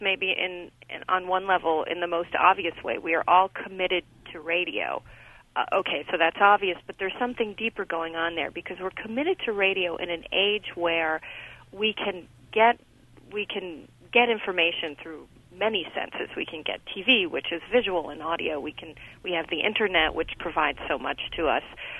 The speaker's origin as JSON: {"language": "English", "region": "Connecticut", "country": "United States", "said": "And I was on a two-day train trip back home to New York City, and I'm from suburban Connecticut, so that was where I was heading eventually."}